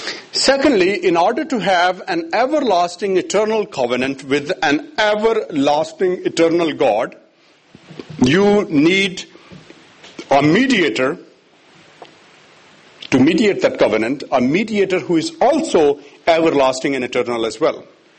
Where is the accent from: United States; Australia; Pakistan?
Pakistan; I was born and raised in Pakistan.